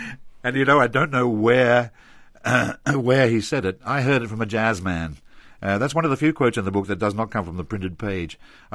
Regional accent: Australia; I come from Australia

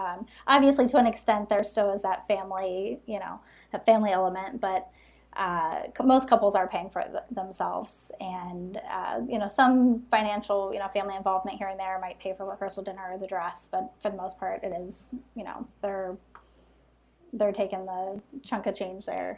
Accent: Chicago, Illinois, United States; The lifestyle of being a Chicagoan and also work kind of takes precedence around here.

